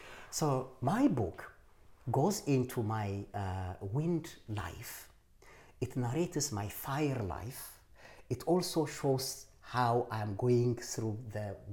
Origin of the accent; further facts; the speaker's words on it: Ethiopia; now in Australia; I don't see myself just as an Ethiopian.